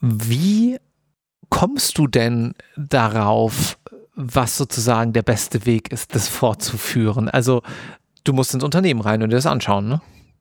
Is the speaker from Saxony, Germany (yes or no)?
no; Siegen, North Rhine-Westphalia, Germany; Ich bin in Siegen groß geworden